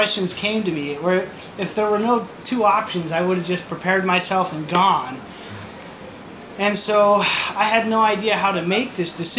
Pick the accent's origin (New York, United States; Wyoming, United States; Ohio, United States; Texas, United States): Wyoming, United States; Laramie; And so I grew up in Wyoming, Laramie, Wyoming.